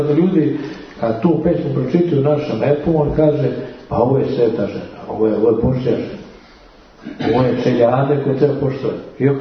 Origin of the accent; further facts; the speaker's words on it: Serbia; mi smo brate iz Srbije. One države tamo na Balkanu u kojoj živi zakon i pravda.